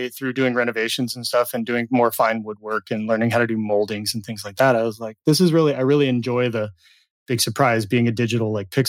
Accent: California, United States; It was a dishwasher at a pizza shop in my hometown in Southern California.

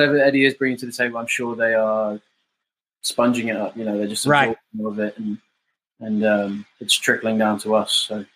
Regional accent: United States; especially as an American rugby player, you want to be playing high-level competition consistently.

